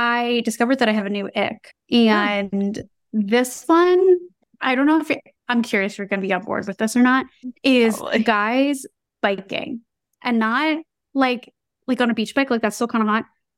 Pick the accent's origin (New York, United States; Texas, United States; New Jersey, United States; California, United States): New York, United States; But I also, like as a New Yorker, I will walk anywhere.